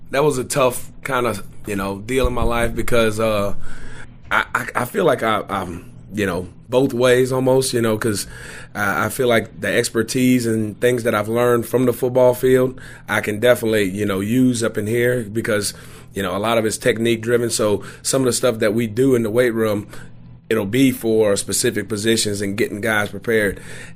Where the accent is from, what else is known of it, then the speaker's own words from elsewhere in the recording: New Orleans, Louisiana, United States; now in Mobile, United States; being down here in Mobile, I'm actually from New Orleans.